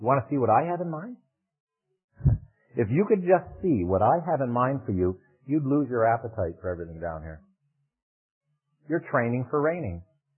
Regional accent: Scotland, United Kingdom; And I'm a Scotsman, you know.

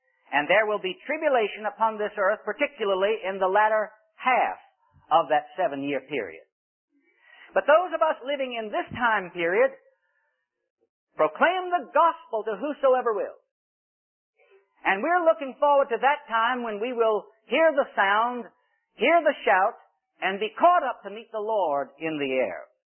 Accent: Richmond, Virginia, United States; I have some cousins back in Richmond, Virginia, my hometown, who are in the synagogue there.

